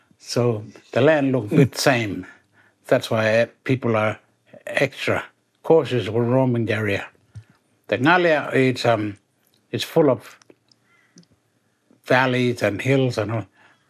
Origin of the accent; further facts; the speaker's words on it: Lajamanu, Northern Territory, Australia; I'm breaking from the Tanami Way, Central Australia, North Tanami Desert, a place called Lajamanu, that's where I grew up. Our original homeland is around the Parkley area.